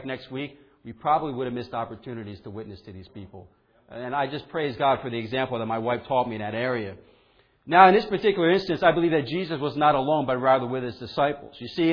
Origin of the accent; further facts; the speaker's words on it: United States; being American, not used to that, I'd be like, good night, what is going on here, amen?